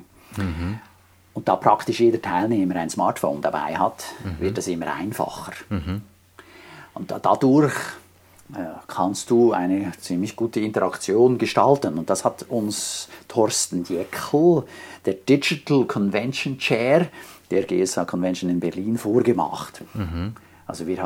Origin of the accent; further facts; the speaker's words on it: Switzerland; als Schweizer ist ja fast alles international